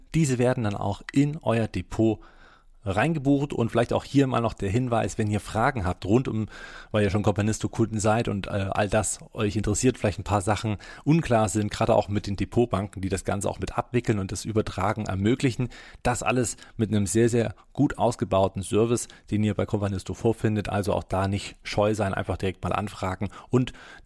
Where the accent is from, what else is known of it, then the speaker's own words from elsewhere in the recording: Leipzig, Saxony, Germany; Ja, wir sind ja aus Leipzig